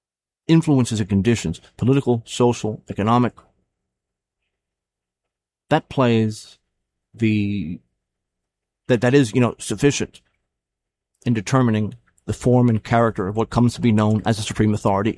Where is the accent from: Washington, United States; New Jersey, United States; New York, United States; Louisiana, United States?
New Jersey, United States; You know, I grew up with the guy on TV every night. You know, I'm from New Jersey.